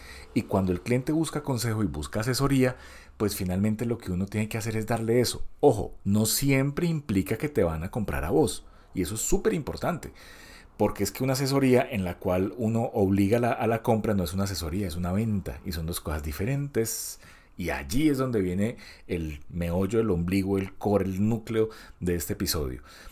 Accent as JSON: {"language": "Spanish", "town": "Cali", "region": "Valle del Cauca", "country": "Colombia", "tie": "born or raised there", "said": "Es que yo crecí en Cali, en el sur de Colombia, y en la década del 90, yo estaba en mi adolescencia"}